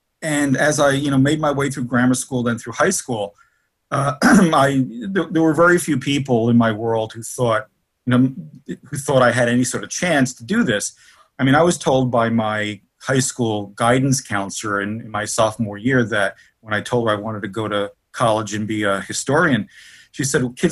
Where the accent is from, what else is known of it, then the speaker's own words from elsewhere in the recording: Newark, New Jersey, United States; also born or lived in Kearny; I grew up in Newark, New Jersey, in a neighborhood called the Ironbound. And then in 68, after the riots, we moved across the river to Kearney.